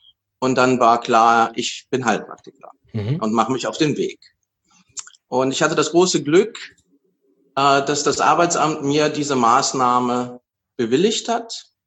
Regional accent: Cologne, North Rhine-Westphalia, Germany; now in Berlin, Germany; Ich komme eigentlich aus Köln, bin eine kölsche Jung. Und mich hat's wegen der Liebe nach Berlin verschlagen.

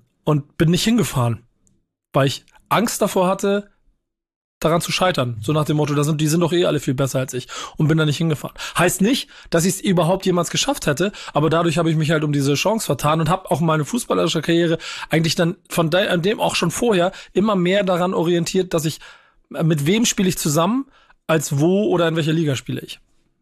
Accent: Hamburg, Germany; Ich bin in Hamburg geboren, auch dann ein paar Jahre groß geworden. Dann bin ich familiärbedingt in den Süden von Hamburg gezogen

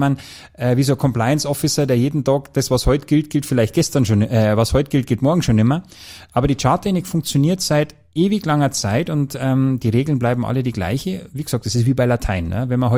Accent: Bavaria, Germany; und bei uns in Bayern ist Schmusen, ist Kuscheln.

